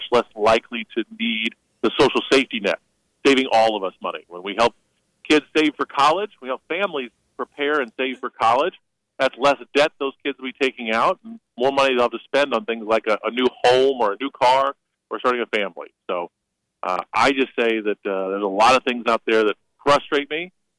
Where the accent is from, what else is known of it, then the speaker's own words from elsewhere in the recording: Gifford, Illinois, United States; I grew up in Gifford. My family's been farming for generations.